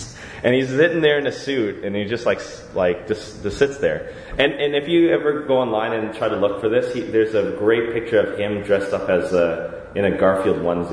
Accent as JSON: {"language": "English", "town": "Toronto", "region": "Ontario", "country": "Canada", "said": "I'm from Toronto"}